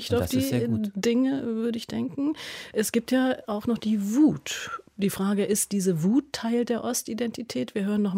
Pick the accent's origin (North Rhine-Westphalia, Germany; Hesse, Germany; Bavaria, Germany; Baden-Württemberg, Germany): Bavaria, Germany; Munich; now in Berlin, Germany; Also ich komme aus München, lebe jetzt hier in Berlin